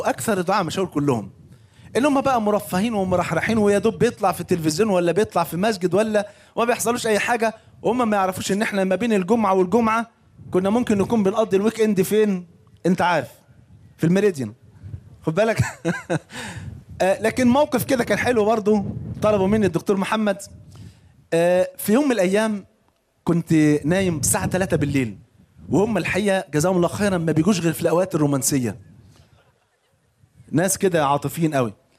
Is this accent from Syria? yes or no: no; Egypt